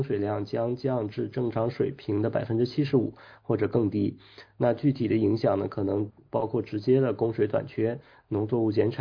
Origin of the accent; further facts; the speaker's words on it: Seattle, Washington, United States; 那我们西雅图人呢要一个经常挂在嘴边的就是说冬天这个很湿冷很潮湿